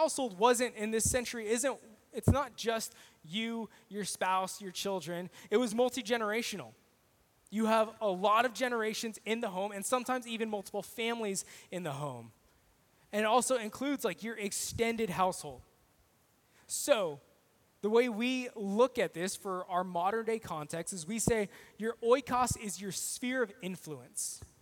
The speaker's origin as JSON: {"language": "English", "town": "Kingsburg", "region": "California", "country": "United States", "tie": "born or raised there", "said": "my friends in my hometown in Kingsburg that come over for dinner."}